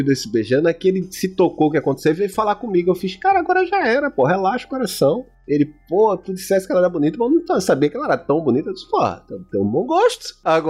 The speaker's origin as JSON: {"language": "Portuguese", "town": "Janga", "region": "Pernambuco", "country": "Brazil", "tie": "born or raised there", "said": "E eu fui buscar uma amizade lá de onde eu cresci. Eu não morava mais no Janga, eu tava morando em Olinda nessa época."}